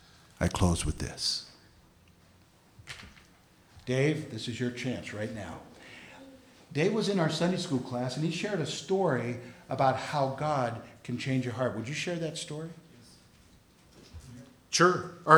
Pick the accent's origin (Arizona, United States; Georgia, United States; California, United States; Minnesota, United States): California, United States; Chico; College days, Chico, my hometown. First grade all the way through college, okay?